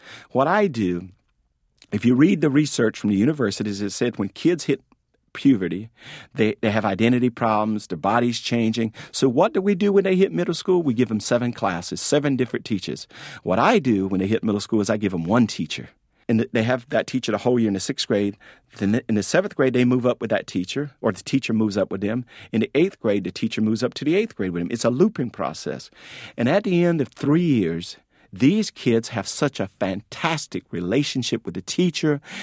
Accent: the South, United States; I grew up in the South back in the 50s and the 60s.

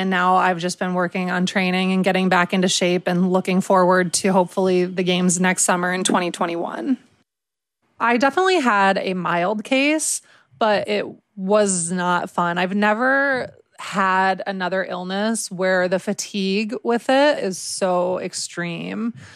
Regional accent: New York, United States; So I was born and raised in New York State. And so I'm partial to our New York State playlist.

